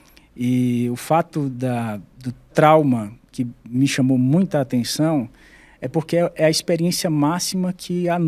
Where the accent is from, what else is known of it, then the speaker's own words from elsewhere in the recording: Fortaleza, Ceará, Brazil; moved away; Então, ir embora de casa, ir morar tão longe. Eu sou de Fortaleza, né? Sou cearense.